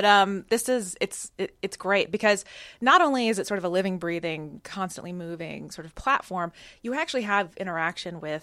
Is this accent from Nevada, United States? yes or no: no; Atlanta, Georgia, United States; now in New York City, United States; So I grew up here in Atlanta. Mm-hmm. And when I was deciding where to go to college, I knew I wanted to live in New York City.